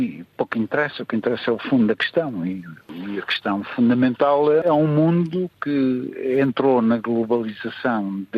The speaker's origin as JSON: {"language": "Portuguese", "country": "Portugal", "said": "eu como português revejo-me totalmente"}